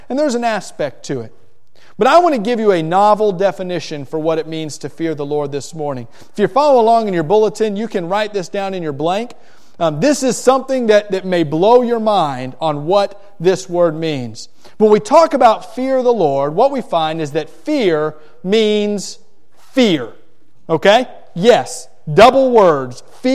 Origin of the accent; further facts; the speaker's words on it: Florida, United States; I'm from South Florida, and I love the water, the ocean. I hate the beach, but the ocean is wonderful. I like the warm waters of South Florida much better than the cold waters of Westlake.